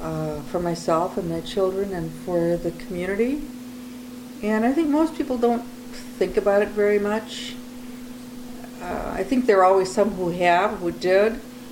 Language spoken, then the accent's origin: English; Madison, United States; I mean, I grew up in Madison, and there were two Jewish kids in my high school.